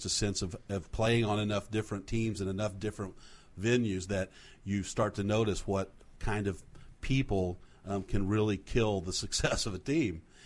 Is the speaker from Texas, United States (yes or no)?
yes; Allen, Texas, United States; I grew up in a little town called Allen, Texas.